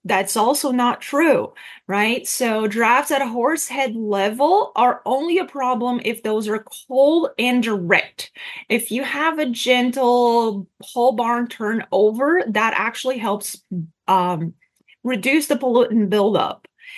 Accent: Brazil; now in United States; when I was in Brazil, and I'm originally from Brazil, we did not have that problem in my home state, right? Because we don't have harsh winters. We actually don't have any snow at all where I'm from.

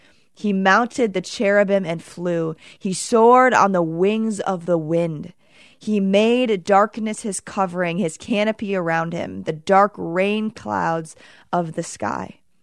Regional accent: Ann Arbor, Michigan, United States; now in Plymouth, United States; I live in a house in Plymouth, Michigan, but I grew up in Ann Arbor, and my parents still live in my childhood home.

